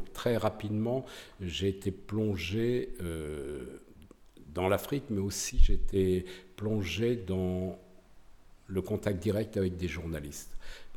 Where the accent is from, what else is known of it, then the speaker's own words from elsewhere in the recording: Buzançais, Centre-Val de Loire, France; moi, je suis originaire de Buzancec, une petite ville dans le Berry.